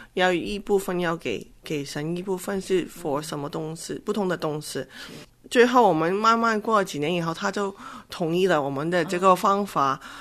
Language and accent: Chinese; Hong Kong; 因为我们长大的地方都不太一样，我在香港他在北京